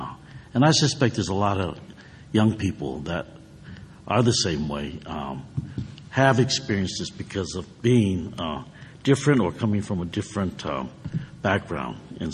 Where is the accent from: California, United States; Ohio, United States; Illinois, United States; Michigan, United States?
Illinois, United States; Chicago; so being the only one growing up in Chicago, you know, they didn't say, oh … you're Japanese-American.